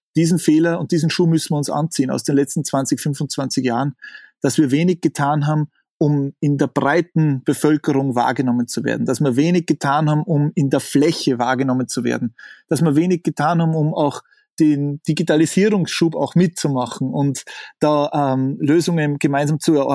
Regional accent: Salzburg, Austria; ich bin in Salzburg aufgewachsen, also Stadt Salzburg geboren und ein bisschen außerhalb aufgewachsen

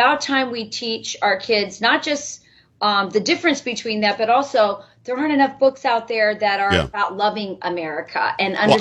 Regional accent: United States; But I am an American, first and foremost. And I think we need to come back to that idea. When I was growing up in the 70s, that's when they started all this experimentation with bilingual education.

